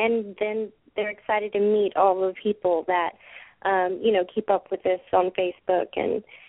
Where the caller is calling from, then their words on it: Waco, Texas, United States; I'm calling from Waco, Texas, but we're soon to be on the road to New Jersey.